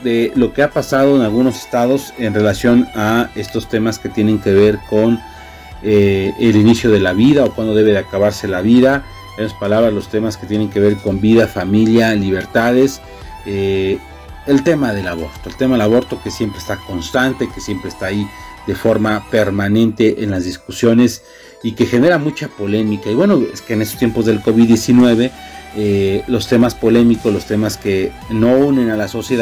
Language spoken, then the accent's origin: Spanish; Mexico; es un tema que debe ponernos a reflexionar a todos como mexicanos